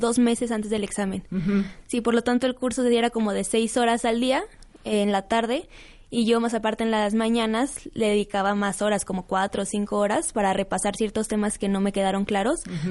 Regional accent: Mexico City, Mexico; Bueno, yo soy de aquí, de la Ciudad de México, uh-huh. de Tlalpan.

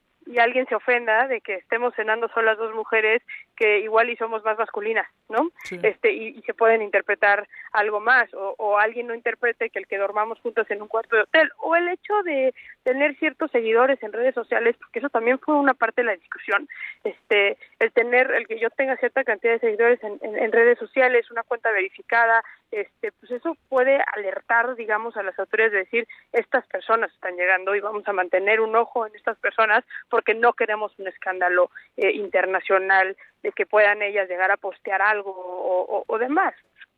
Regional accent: Mexico; ni nosotras como mexicanas

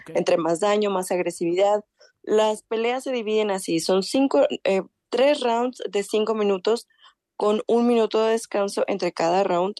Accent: Guadalajara, Jalisco, Mexico; Yo soy de Guadalajara, tengo 29 años … represento a México.

